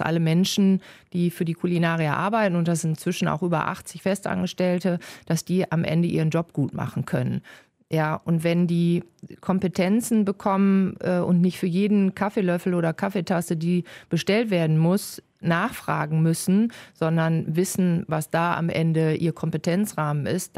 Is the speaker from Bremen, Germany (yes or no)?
no; Wuppertal, North Rhine-Westphalia, Germany; Ich bin in Barmen aufgewachsen